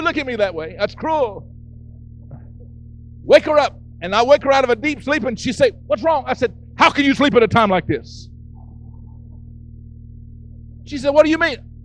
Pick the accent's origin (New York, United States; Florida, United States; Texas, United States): Florida, United States; I am from Florida, so I can say that.